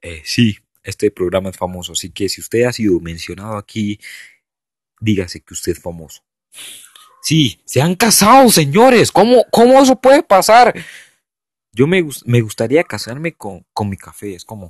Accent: Costa Rica; Sí, y yo soy tico, pero no sé por qué dije hermanos.

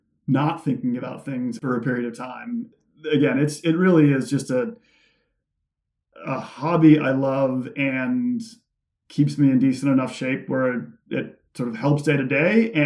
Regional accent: West Coast, United States; But I grew up on the West Coast, and I'm kind of partial.

